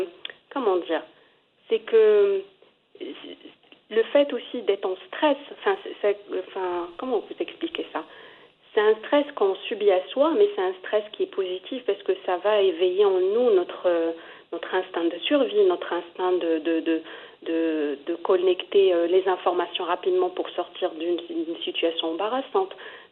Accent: Morocco; moved away as an adult; j'ai quitté très jeune le Maroc. J'ai quitté à mes 18 ans pour faire mes études. Donc, je connaissais que ma sphère, ma ville natale

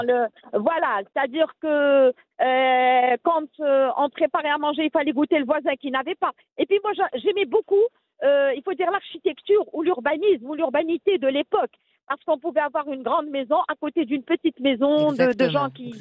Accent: Rabat, Rabat-Salé-Kénitra, Morocco; Moi, je suis née, j'ai grandi à Rabat. Donc, juste pour expliquer les deux, mon père est de Ouazen, ma mère est de Rabat.

